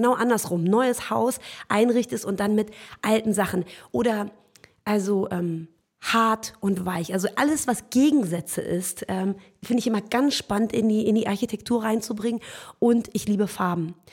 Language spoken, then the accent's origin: German; Germany; ich bin Deutsche und Iranerin aus den Wurzeln